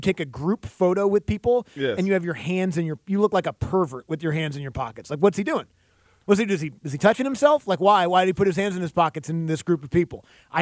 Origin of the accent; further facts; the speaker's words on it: Seattle, Washington, United States; That wouldn't have made any sense growing up in Seward Park neighborhood of Seattle.